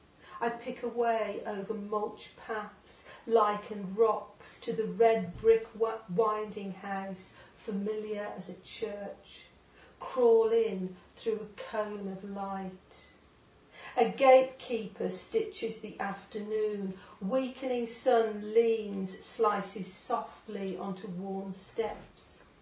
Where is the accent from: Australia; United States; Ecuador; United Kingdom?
United Kingdom; Merthyr Tydfil, Wales; born there; So I was born in Merthyr Tydfil.